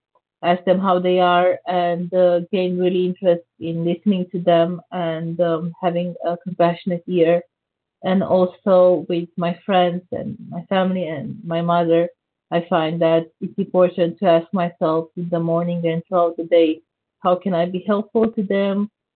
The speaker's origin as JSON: {"language": "English", "country": "Romania", "said": "I'm from Romania."}